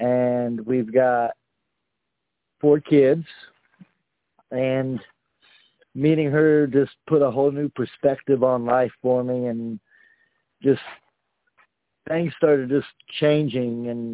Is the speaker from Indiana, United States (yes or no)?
yes; LaGrange, Indiana, United States; Well, I grew up in Indiana, way up north, what we northerners call the Amish territories. A little town called LaGrange. Then I bounced down to Florida for a year when I was like 8 or 9. Back home again to LaGrange area.